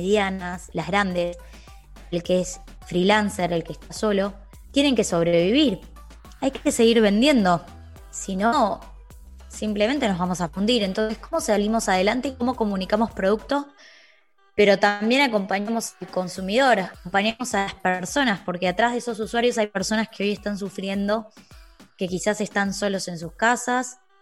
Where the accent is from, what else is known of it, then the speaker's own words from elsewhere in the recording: Argentina; en el interior de mi país, soy de Argentina.